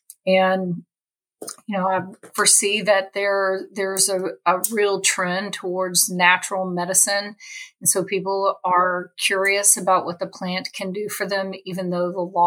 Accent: Texas, United States; So Spanish, being a Texan, is the number one language that I really wanted to learn.

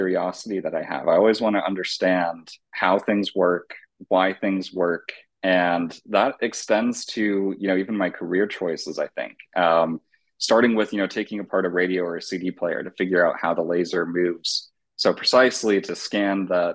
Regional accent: San Diego, California, United States; I grew up in San Diego, California. Grew up going to the beaches, to the zoo, the world famous zoo that we have here.

